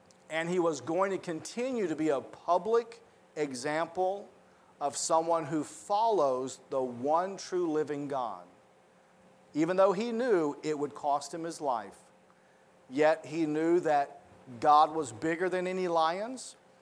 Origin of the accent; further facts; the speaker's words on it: the South, United States; Again, apparently this didn't happen up north. Growing up in the South, because every time I mention it, I have someone say, well, it was never that way in our schools.